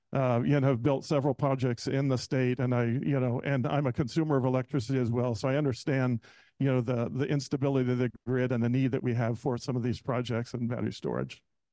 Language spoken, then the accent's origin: English; Ventura, California, United States; I was born and raised in Ventura. You know, my grandparents lived in Taft, and, you know, grandpa worked for Standard Oil his whole career.